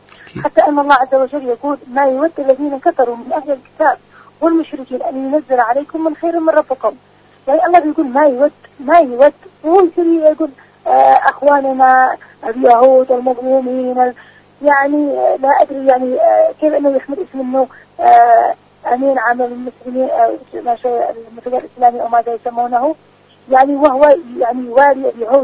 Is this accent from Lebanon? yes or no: no; Yemen; هذا شيء كان مؤلم لنا نحن كشعب يمني حقيقة